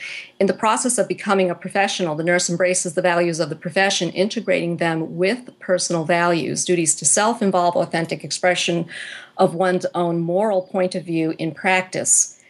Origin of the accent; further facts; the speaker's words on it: New York, United States; I'm from New York